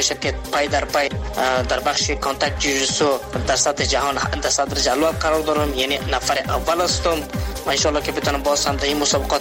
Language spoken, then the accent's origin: Persian; Afghanistan; اولین فایتر افغانستان از افغانستان هستم